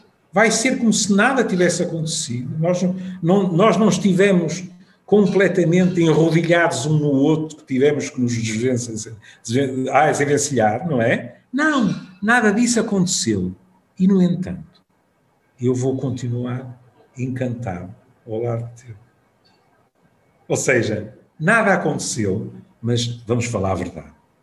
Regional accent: Porto, Portugal; E eu vivo no Porto, nasci no Porto, estou aqui há 71 anos.

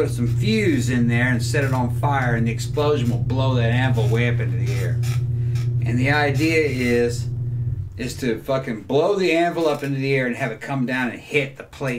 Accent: Mississippi, United States; I'm a man, but I'm not from Florida. I live in Florida. I'm a Mississippi man.

